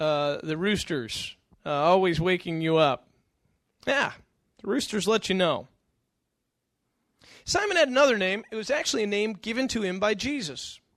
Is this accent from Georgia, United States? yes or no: no; New York, United States; I grew up in Western New York, and so our parents used to take us up to vacation in Fort Erie, just across the border in Canada.